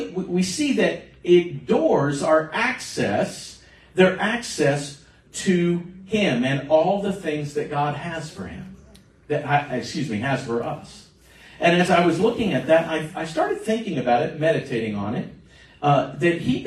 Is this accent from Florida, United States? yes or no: yes; Florida, United States; I grew up in South Florida. I had Jewish friends.